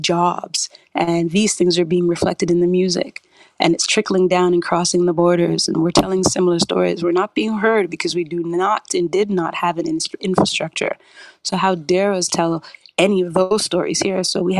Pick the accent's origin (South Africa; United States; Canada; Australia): Canada; accent: Canadian; they thought my Canadian accent even sounded Jamaican, like more Jamaican at that time.